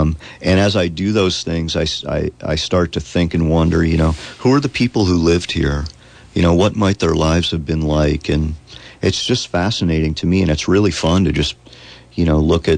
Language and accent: English; Eldred, Pennsylvania, United States; I grew up in northern Pennsylvania, right along the New York border, about an hour and a half due south of Buffalo, a little town called Eldred, Pennsylvania.